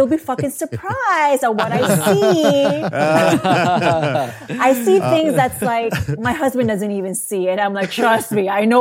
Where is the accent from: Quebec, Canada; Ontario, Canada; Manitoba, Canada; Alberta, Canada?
Ontario, Canada; Toronto; I am from Toronto.